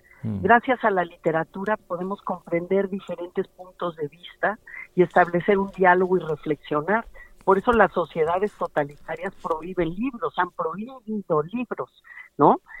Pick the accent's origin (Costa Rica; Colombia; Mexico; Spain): Mexico